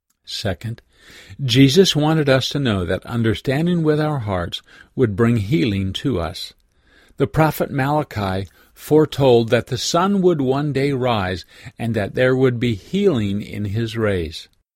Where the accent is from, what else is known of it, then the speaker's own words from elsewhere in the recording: West Virginia, United States; I grew up in West Virginia and can remember being up in the morning watching those first beams of light cresting over the mountains